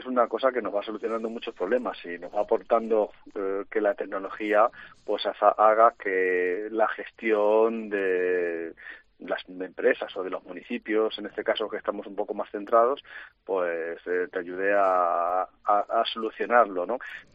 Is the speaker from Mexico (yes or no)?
no; Castilla-La Mancha, Spain; Somos de aquí, somos de Castilla-La Mancha, trabajamos para las provincias castellano-manchegas, hablamos el mismo idioma